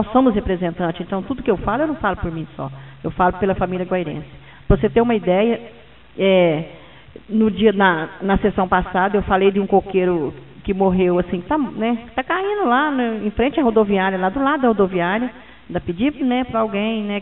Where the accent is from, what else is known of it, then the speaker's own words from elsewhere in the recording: São Paulo, Brazil; Não, sou aqui do estado de São Paulo, né, e sou goianense.